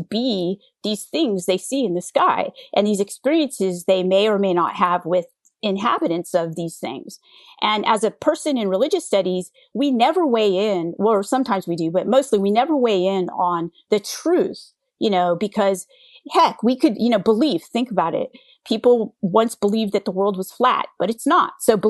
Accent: California, United States; And I grew up in the Bay Area during the dot-com era.

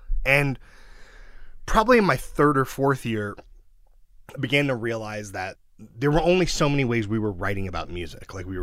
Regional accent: Brooklyn, New York, United States; I grew up in Sheepshead Bay, which is outer Brooklyn, like

